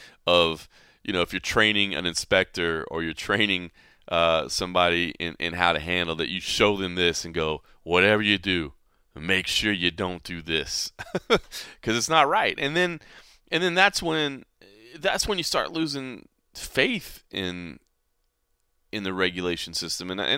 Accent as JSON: {"language": "English", "town": "Dallas", "region": "Texas", "country": "United States", "tie": "born or raised there", "said": "Of course, love my dudes out there in my hometown, Dallas, Texas."}